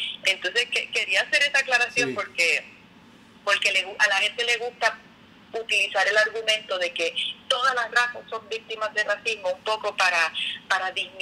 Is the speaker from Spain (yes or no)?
no; Puerto Rico; aquí yo soy person of color porque soy puertorriqueño.